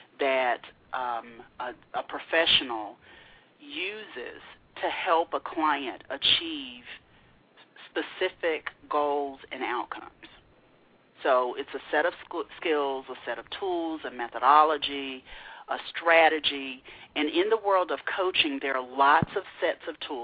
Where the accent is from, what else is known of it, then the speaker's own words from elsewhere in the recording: Macon, Georgia, United States; also born or lived in Atlanta / Texas; Originally, I'm from Macon, Georgia.